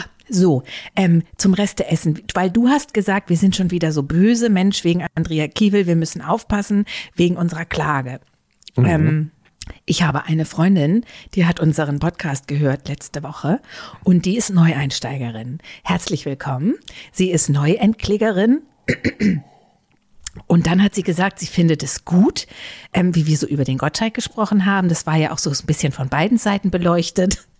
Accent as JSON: {"language": "German", "region": "Hamburg", "country": "Germany", "said": "als Hamburger"}